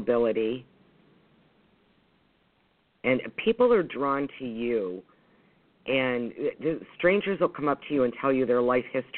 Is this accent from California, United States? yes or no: no; Trenton, Michigan, United States; Okay. I'm from Trenton, so I was just curious.